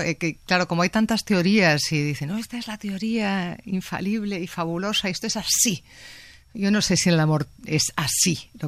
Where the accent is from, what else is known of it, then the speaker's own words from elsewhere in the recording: Madrid, Community of Madrid, Spain; en esta ocasión yo, que soy madrileña, he querido dar a conocer dos vertientes de Madrid